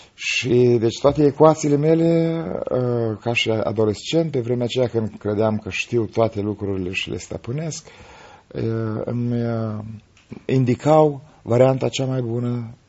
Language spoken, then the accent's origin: Romanian; Bilca, Suceava County, Romania; born there; m-am născut în localitatea Bilca, în județul Suceava, o localitate în nordul județului Suceava.